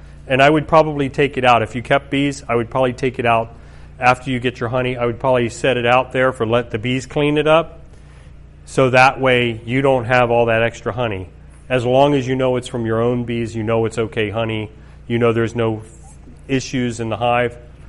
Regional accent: Maryland, United States; when I grew up in Maryland. I was in the heart of Seventh-day Adventist country, basically, I guess.

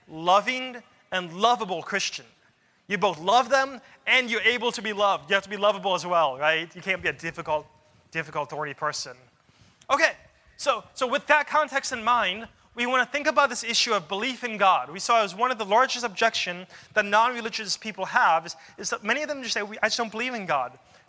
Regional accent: Florida, United States; I grew up in Florida, but I flew out to California, go to Stanford University.

